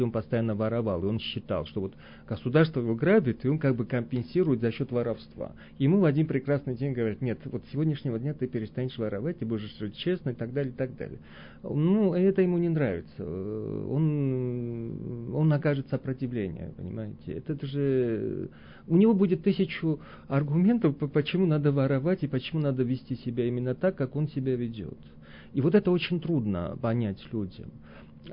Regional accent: Georgia; к сожалению, я сам грузин

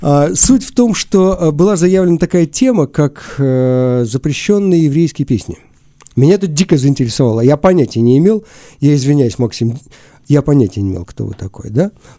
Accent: Kazakhstan; Я из Казахстана, да.

